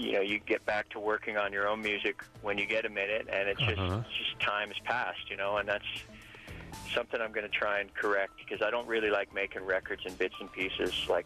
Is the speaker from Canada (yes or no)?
yes; Vancouver, British Columbia, Canada; since I grew up in East Vancouver